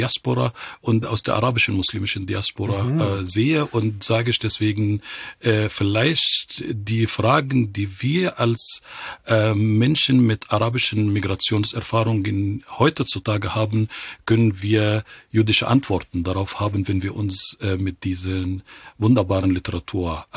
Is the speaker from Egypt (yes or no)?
yes; Cairo, Cairo Governorate, Egypt; Ich bin in Kairo geboren und aufgewachsen.